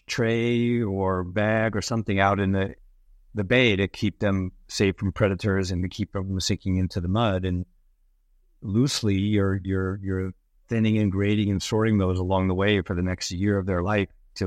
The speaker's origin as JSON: {"language": "English", "region": "New York", "country": "United States", "tie": "born or raised there", "said": "So I grew up on the East Coast, on the East End of Long Island, New York, fishing, clamming, hunting"}